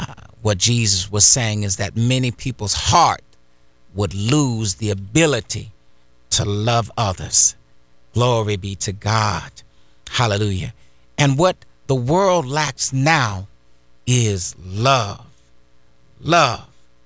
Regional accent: Indiana, United States; I mean, it's a neighboring, of course, we know a neighboring state to where I grew up in Indiana.

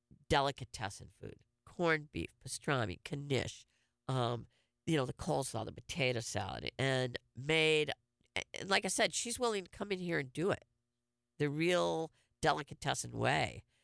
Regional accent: Detroit, Michigan, United States; I know when I grew up outside of Detroit, I used to go to Ben & Jerry's at least once a week.

